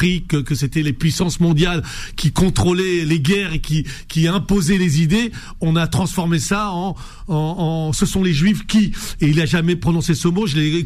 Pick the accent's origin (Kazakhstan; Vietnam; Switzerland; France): France; j'ai toujours refusé d'avoir la double nationalité. Parce que, par principe, je me dis que je suis en France, j'ai grandi en France. Et voilà. Et puis, ça n'empêche pas que je suis attaché à l'Algérie, que je me reconnais comme un Algérien.